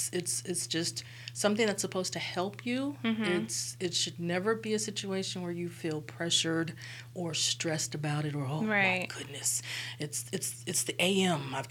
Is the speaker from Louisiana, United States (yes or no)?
yes; Louisiana, United States; also born or lived in Dallas / South Carolina / Indianapolis; now in Birmingham, United States; I grew up in Louisiana. I went undergrad at Southern. I went to grad school in Grambling. Then I moved to Dallas, Texas, moved to South Carolina, lived in Indianapolis, and now I'm here in Birmingham.